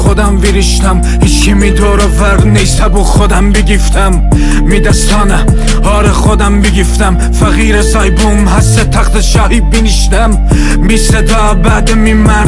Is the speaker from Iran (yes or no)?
yes; Gilan, Iran; من گیلکم گیل رپ تاج سر